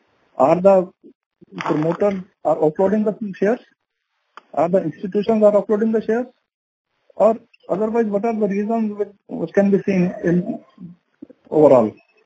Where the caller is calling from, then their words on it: New Delhi, Delhi, India; I'm calling from New Delhi.